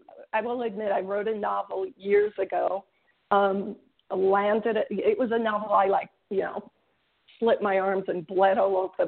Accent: Midwest, United States; You know, I grew up in the Midwest with this like white bread and bologna background.

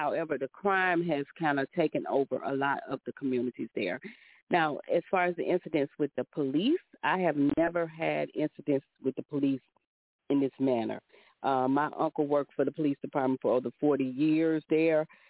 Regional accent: Memphis, Tennessee, United States; So when I grew up in Memphis, we looking at the late 70s, early 80s.

